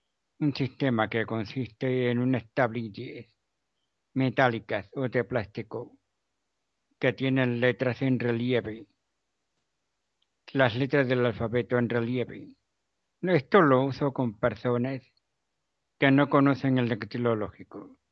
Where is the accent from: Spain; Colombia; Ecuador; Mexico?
Spain; Córdoba, Andalusia; Hola amigos … de Córdoba, España.